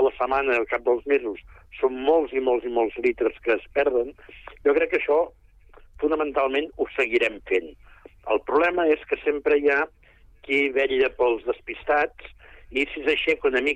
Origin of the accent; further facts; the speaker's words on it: El Prat de Llobregat, Catalonia, Spain; Jo, com heu dit, soc del Prat.